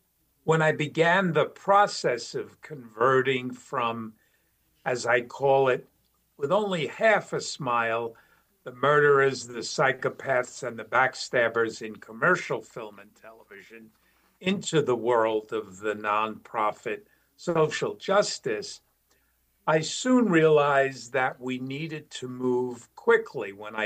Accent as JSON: {"language": "English", "region": "New York", "country": "United States", "said": "I'm a New Yorker. I'm a New York Jew, which is a particular subset of New Yorkers and Jews."}